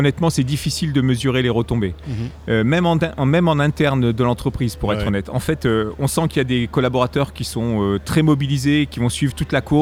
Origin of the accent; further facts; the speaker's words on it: Normandy, France; d'abord, on est normand, donc pas loin de la mer